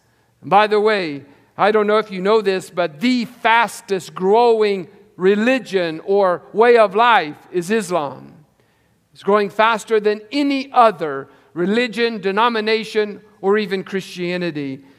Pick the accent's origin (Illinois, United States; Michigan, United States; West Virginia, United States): West Virginia, United States; When I was a teenager growing up in West Virginia, we would always take Thanksgiving week off to go hunting.